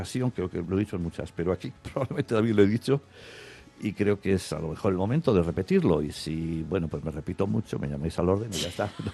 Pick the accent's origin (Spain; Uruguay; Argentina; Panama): Spain; Portugalete, Basque Country; yo tengo amigos de donde nací, en Portugalete, que para mí son como hermanos.